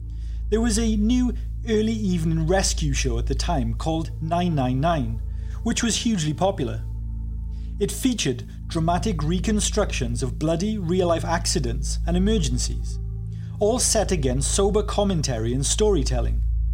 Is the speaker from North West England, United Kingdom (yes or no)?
no; Wales, United Kingdom; Stephen Volk, the writer of the show, hails from my hometown in Wales.